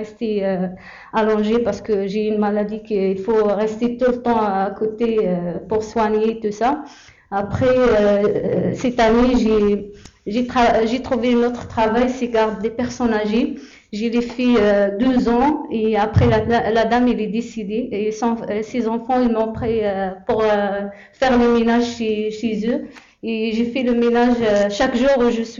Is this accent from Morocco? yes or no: yes; Morocco; French is a second language; moved away; je viens de Maroc depuis 99. Ça fait 10 ans que je suis là.